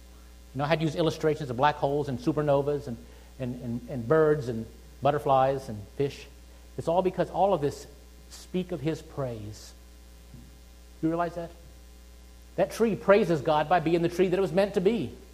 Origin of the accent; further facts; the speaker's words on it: Louisiana, United States; also born or lived in New Orleans; In the south where I grew up in Louisiana, there's a big river that runs on the edge of Louisiana. Actually, it runs right through it into New Orleans. And I lived in New Orleans for a while, that wild and crazy town.